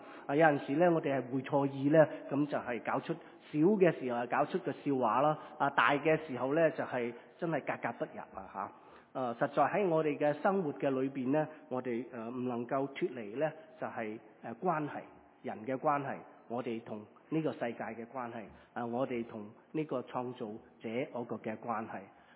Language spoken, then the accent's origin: Chinese; China; 我们中国人很喜欢吃东西